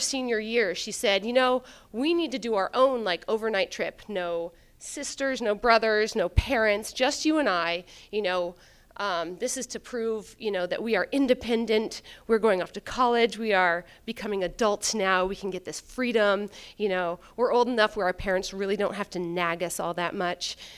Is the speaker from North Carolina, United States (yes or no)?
no; Talkeetna, Alaska, United States; Plus, I'm from Talkeetna, so I get a pass, right? My parents made it up to Seward, Alaska from San Antonio, Texas, looking for a change, and they got that change.